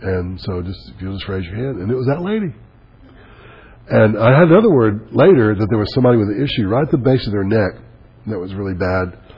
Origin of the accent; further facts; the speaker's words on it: Selma, Alabama, United States; I said, I'm from Selma.